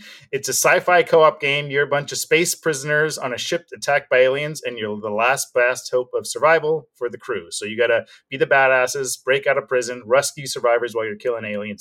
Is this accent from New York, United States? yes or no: no; San Diego, California, United States; moved away as an adult; now in Los Angeles, United States; I'm from San Diego, so I've always been LA and Hollywood adjacent. Yeah. Not until my adult did I actually move to LA and got to live the dream.